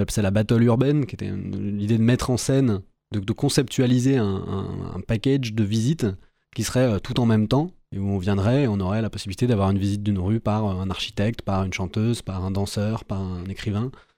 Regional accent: Centre-Val de Loire, France

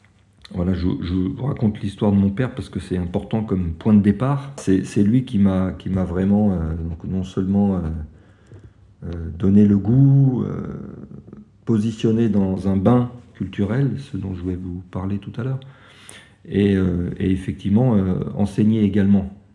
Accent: Morocco; born there; Ma sœur et moi, on est nés au Maroc.

